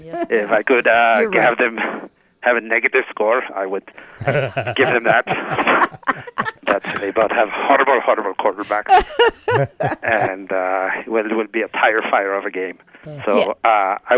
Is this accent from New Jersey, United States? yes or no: no; Miami, Florida, United States; But yes, I'm from Miami, but much love for Carbondale and much love for KDNK.